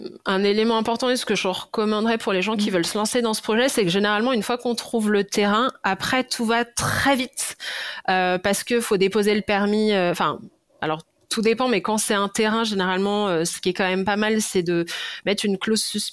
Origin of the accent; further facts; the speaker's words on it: Lyon, Auvergne-Rhône-Alpes, France; nous, on vient de Lyon